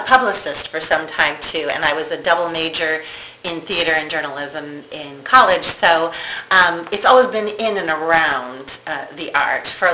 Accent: Midwest, United States; I grew up in suburbia in the Midwest, and my mother was having a group of bridge ladies over

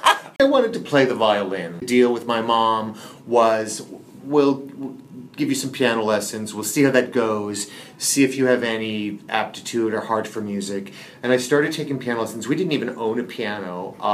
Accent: Chicago, Illinois, United States; I grew up in Chicago.

